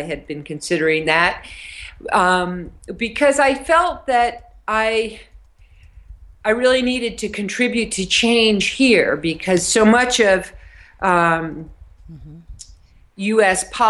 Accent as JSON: {"language": "English", "region": "New York", "country": "United States", "tie": "born or raised there", "said": "No, I'm not. I grew up in New York State. I did not grow up on a farm or really have anything to do with agriculture while I was growing up"}